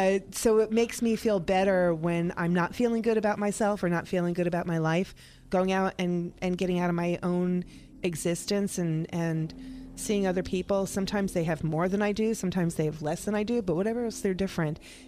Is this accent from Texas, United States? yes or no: no; New York, United States; I'm a mutt from New York.